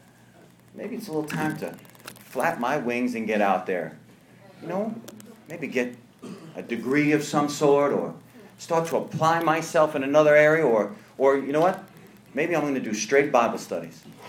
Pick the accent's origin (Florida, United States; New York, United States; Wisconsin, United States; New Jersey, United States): New York, United States; I'm from New York. My wife's from Columbia. We love the Bulls.